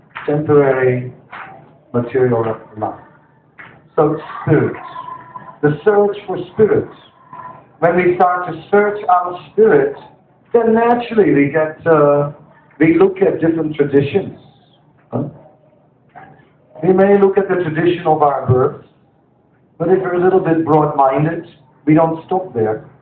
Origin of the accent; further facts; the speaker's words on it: Netherlands; After all, I'm not from India, you know, I wasn't born in India. I'm from the Netherlands, and it's a very different kind of place.